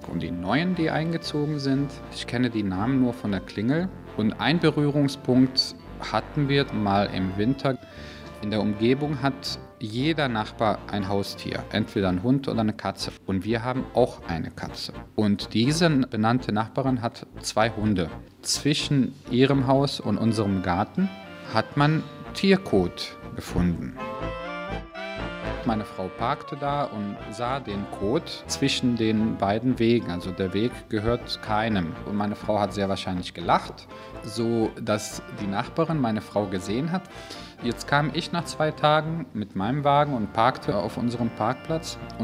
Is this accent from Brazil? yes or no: no; Sarajevo, Federation of Bosnia and Herzegovina, Bosnia & Herzegovina; now in Wesseling, Germany; ich komme aus Bosnien, gebürtig aus Sarajevo und bin seit 1974 hier in Deutschland